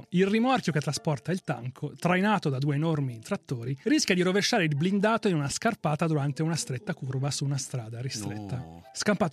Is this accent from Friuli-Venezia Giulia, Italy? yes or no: yes; Friuli-Venezia Giulia, Italy; io sono friulano, non sono veneto.